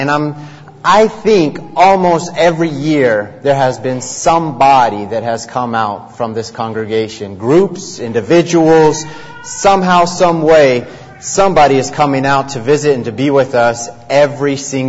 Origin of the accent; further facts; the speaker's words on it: United States; I was born and raised on the Navajo Indian Reservation. My parents were missionaries out there, and I preached on the Navajo Reservation for 9 years. So 27 years of my life were spent on the reservation.